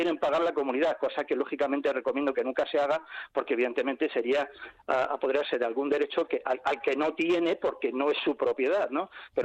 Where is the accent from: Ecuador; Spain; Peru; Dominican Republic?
Spain; Villaverde, Community of Madrid; yo soy de Villaverde, ¿vale?